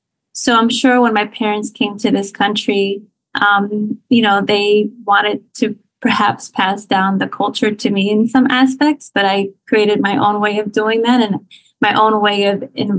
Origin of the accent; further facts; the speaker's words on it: New Jersey, United States; now in Philadelphia, United States; And so I'm in the Philadelphia area, but I'm actually born and raised in Jersey.